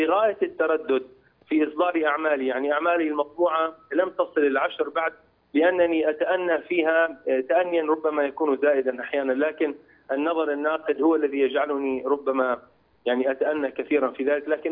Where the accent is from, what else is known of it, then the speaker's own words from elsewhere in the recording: Jordan; لأحد أعيان علماء بلادنا الأردن